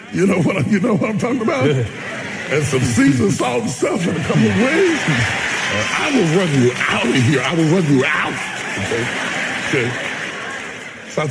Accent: West Virginia, United States; I'm a country boy. I'm from West Virginia.

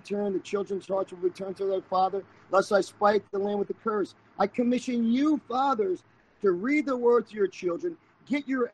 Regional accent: Palm Bay, Florida, United States; I'm from Florida. If anybody wants to come down and visit us.

